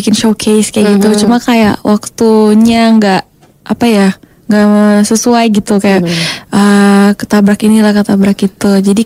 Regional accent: Bali, Indonesia; Iya, di kampung halaman aku.

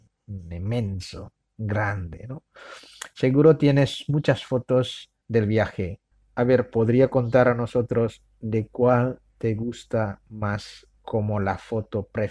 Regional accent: Medan, North Sumatra, Indonesia; yo soy de Medan. Vengo de la zona donde se encuentra el lago Toba, el lago más grande del país.

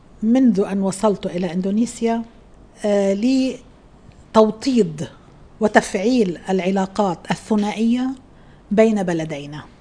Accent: Lebanon; مرينا بأمور نفخر بها كلبنانيين

